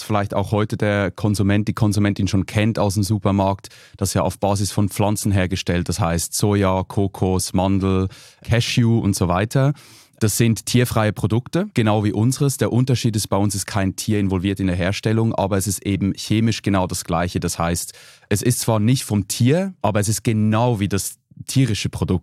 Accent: Switzerland; als Schweizer und Käseliebhaber

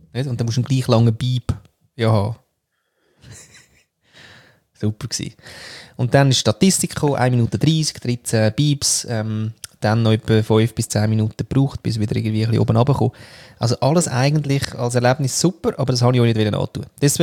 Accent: Austria; now in Switzerland; als Österreicher in der Schweiz.

